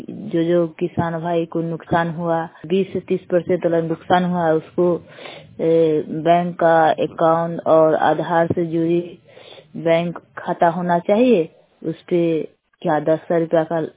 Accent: Bishanpur Bathua, India; बिशनपुर बथुआ के रहने वाली हूँ।

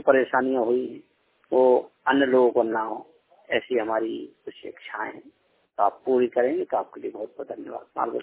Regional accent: Lahrua, Uttar Pradesh, India; मैं जिला जालौन उत्तर प्रदेश यूपी का रहने वाला हूँ। पूरा एड्रेस है ग्राम लहरुआ पोस्ट सिरमपुर जिला जालौन उत्तर प्रदेश यूपी।

